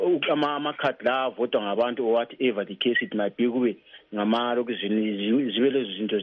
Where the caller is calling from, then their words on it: Botswana; I'm calling from Botswana.